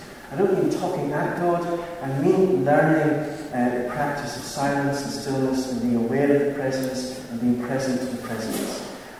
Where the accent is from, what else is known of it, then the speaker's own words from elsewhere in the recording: Scotland, United Kingdom; Okay, I'm a Scottish Calvinist, so I'm not nearly as optimistic as you suggested